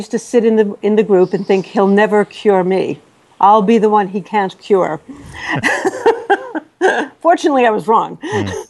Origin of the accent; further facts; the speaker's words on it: New York City, New York, United States; I grew up very poor in the Bronx and then in Brooklyn.